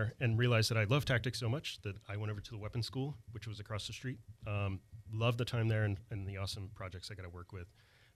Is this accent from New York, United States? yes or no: no; Ohio, United States; born there; also born or lived in Pensacola, Florida / San Diego / Hawaii / Pascagoula; So I was born in Ohio and then immediately moved on to Pensacola, Florida, San Diego, Hawaii for a few years, back to Pascagoula and here for a bit.